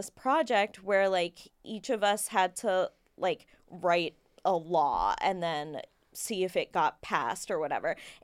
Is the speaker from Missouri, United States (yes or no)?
no; Kentucky, United States; I grew up in Kentucky.